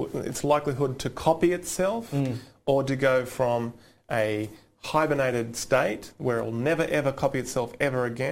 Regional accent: Scotland, United Kingdom; I'm Scottish.

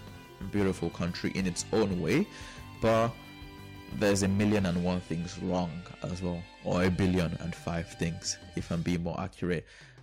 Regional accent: Nigeria; I am Nigerian

